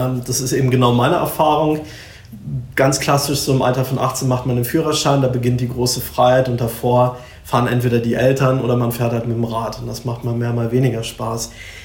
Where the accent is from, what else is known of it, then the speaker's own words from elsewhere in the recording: Bavaria, Germany; ich bin aufgewachsen am Chiemsee, ist eine wunderschöne Region im sagen wir mal, Kernland von Oberbayern.